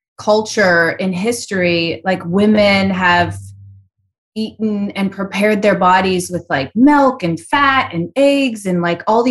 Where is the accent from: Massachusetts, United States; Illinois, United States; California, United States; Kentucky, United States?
Illinois, United States; Chicago; It was very unusual growing up in Chicago in the 80s.